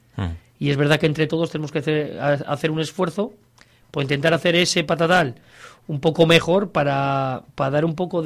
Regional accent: Laredo, Cantabria, Spain; salimos de Laredo, que es un pueblo que tenemos, cuando aquello teníamos 15.000 habitantes

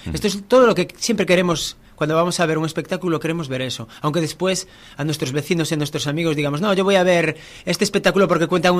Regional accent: Santiago de Compostela, Galicia, Spain; Soy de Santiago de Compostela, sí. Vivo en Galicia

